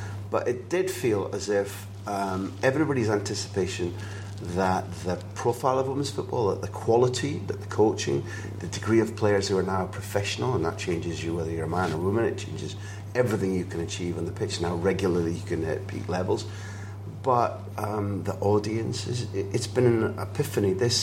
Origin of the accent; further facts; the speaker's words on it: Scotland, United Kingdom; And sadly, as a Scot, I have to admit that you got the better of Fiorentina